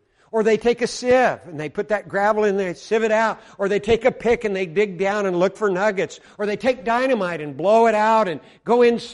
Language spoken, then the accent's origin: English; Colorado, United States; You know, in 1848, in my home state, something very significant happened in Colorado.